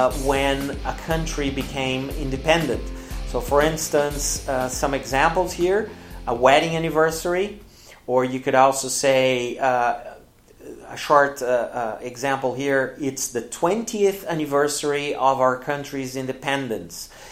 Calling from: Porto Alegre, Rio Grande do Sul, Brazil

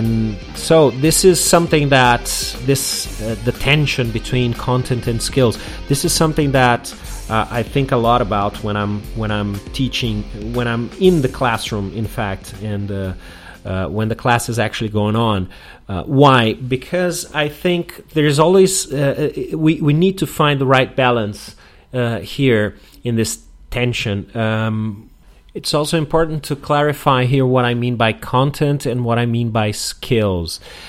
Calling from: Porto Alegre, Rio Grande do Sul, Brazil

